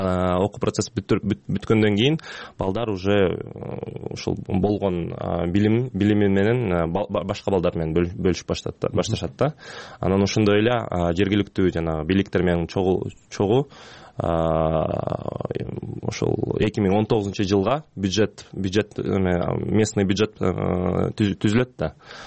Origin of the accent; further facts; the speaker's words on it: Bishkek, Kyrgyzstan; Өзүм бишкектикмин.